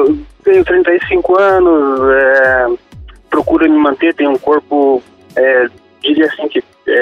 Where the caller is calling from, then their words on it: Ponta Grossa, Paraná, Brazil; Eu falo de Ponta Grossa, aqui no Paraná.